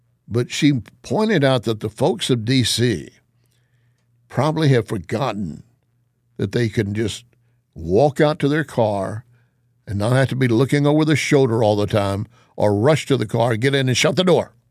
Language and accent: English; Texas, United States; it resonates all the way back to me as a kid growing up in West Texas. We had screen doors.